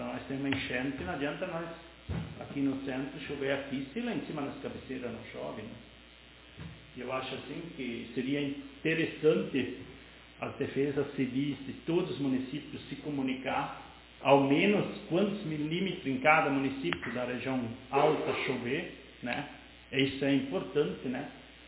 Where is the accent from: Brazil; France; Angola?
France; e eu sou francês